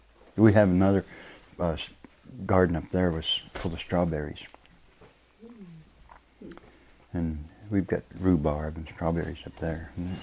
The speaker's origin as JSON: {"language": "English", "region": "Virginia", "country": "United States", "moved": "as an adult", "lives_now": "Alaska, United States", "said": "I originally was from Virginia."}